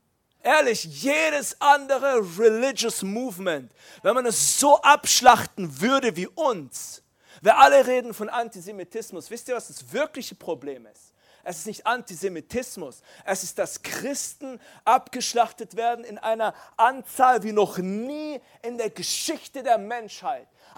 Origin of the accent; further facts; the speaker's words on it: Baden-Württemberg, Germany; Ich bin aus dem Schwabeländle. Und da sagen wir Sachen wie schaffe, schaffe, Häusle baue.